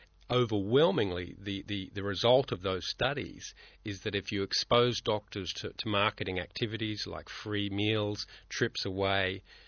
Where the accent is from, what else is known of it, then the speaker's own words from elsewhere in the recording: Brisbane, Queensland, Australia; I had friends of mine. I grew up in Brisbane.